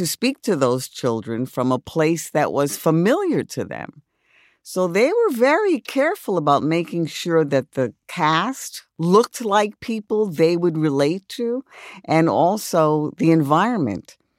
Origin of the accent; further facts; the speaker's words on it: New York City, New York, United States; I grew up in the South Bronx. I was born in Bellevue Hospital and lived on First Avenue for a very little while and then moved to 3858 Third Avenue when the Third Avenue elevated train was still up